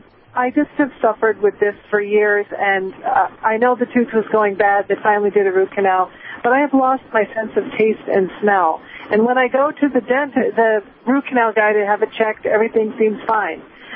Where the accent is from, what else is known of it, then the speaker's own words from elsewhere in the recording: Bethlehem, Pennsylvania, United States; I'm from Bethlehem, Pennsylvania.